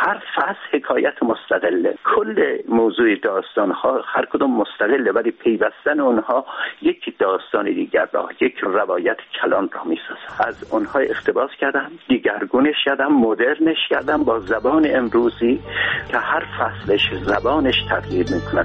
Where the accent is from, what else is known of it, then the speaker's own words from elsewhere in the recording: Urmia, West Azerbaijan, Iran; من در شهر خودم، یعنی ارومیه